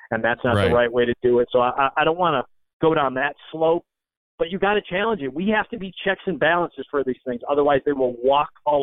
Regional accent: Cleveland, Ohio, United States; Being born and raised in Cleveland, you could get away with the shit in Cleveland

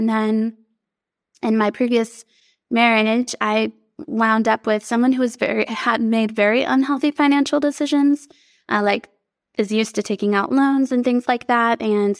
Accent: Texas, United States; Yeah, I grew up here in Texas, and my family, my granddad worked until, you know, his last day on earth.

